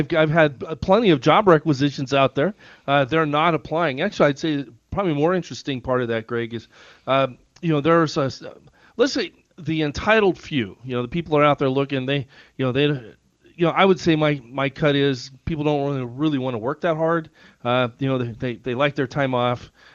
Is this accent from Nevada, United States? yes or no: yes; Nevada, United States; I've been born and raised in Nevada. Nevada, I think, has a work ethic.